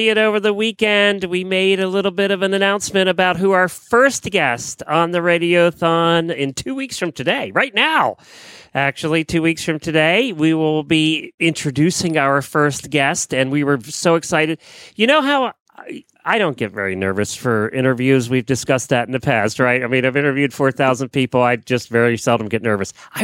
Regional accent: Ocala, Florida, United States; from Ocala, Florida.

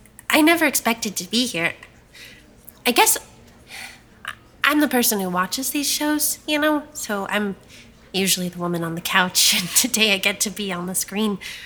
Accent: South Carolina, United States; Okay, hi. … I'm 32 years old and I'm from South Carolina.

